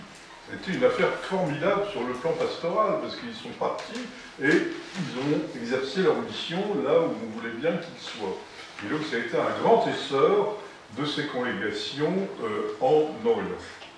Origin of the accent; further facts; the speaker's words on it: France; parce que chez nous en France